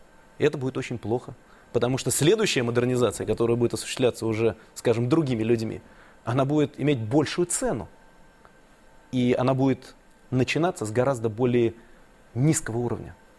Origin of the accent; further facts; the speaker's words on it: Saint Petersburg, Russia; born or raised there